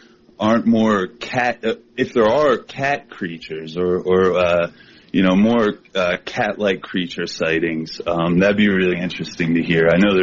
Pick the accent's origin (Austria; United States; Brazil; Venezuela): United States; Bordentown, New Jersey; I grew up in Bordentown, New Jersey, really old town on the Delaware River